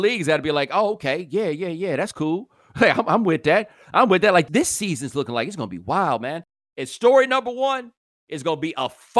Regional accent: Sun Belt, United States; I grew up in the Sun Belt, okay? So springtime didn't really mean that much to us because it never really got that cold, right?

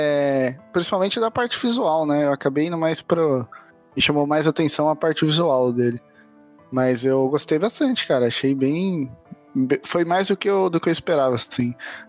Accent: Itupeva, São Paulo, Brazil; Eu sou da caravana de Itupeva, São Paulo, interior de São Paulo. Apesar de ser interior, eu trabalho em São Paulo, né?

